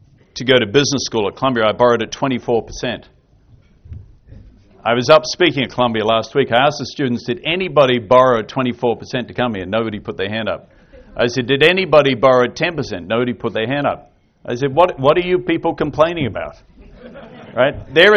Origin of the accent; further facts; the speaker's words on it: Australia; I grew up in Australia